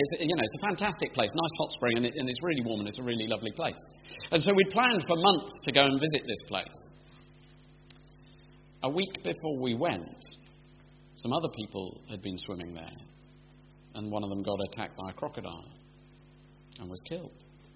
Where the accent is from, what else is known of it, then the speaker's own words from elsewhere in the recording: United Kingdom; we're British, most of us